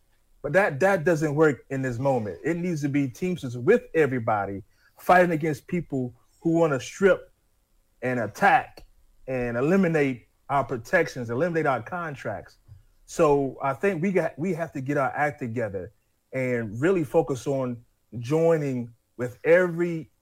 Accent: North Carolina, United States; I was actually on vacation down in my home state of North Carolina.

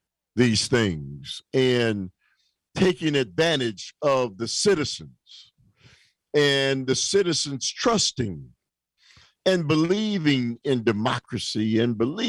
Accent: United States; You know, I'm an American

